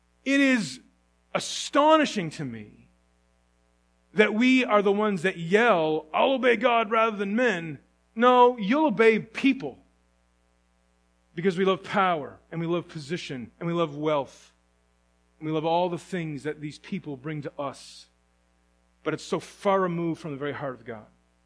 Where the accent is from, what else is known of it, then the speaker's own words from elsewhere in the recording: Canada; Like, let me go home. I'm a Canadian.